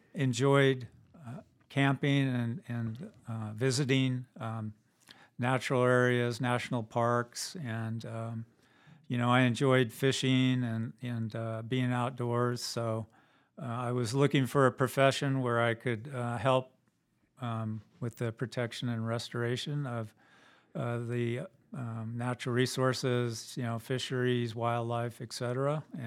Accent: California, United States; I grew up in Southern California and just happened to have a vacation to this area

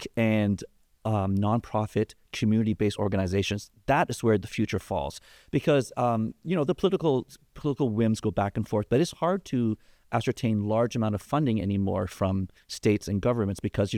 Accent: Canada; Yeah, I'm from Canada.

